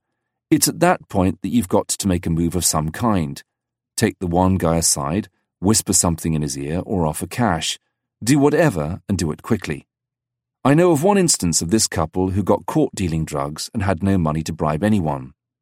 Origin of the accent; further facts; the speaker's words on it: Salem, Virginia, United States; dealing with my dad when I was growing up in Salem, Virginia, was where I lea